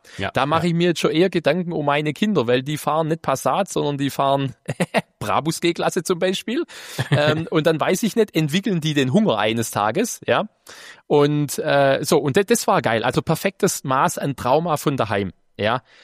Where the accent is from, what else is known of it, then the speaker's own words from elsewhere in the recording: Horb am Neckar, Baden-Württemberg, Germany; Und dann kam ich hier in meiner Heimatstadt in Horb am Neckar zu einem Autohaus.